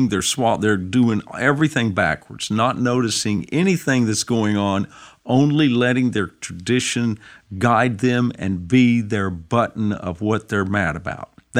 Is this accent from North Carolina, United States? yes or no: yes; North Carolina, United States; I'm from North Carolina.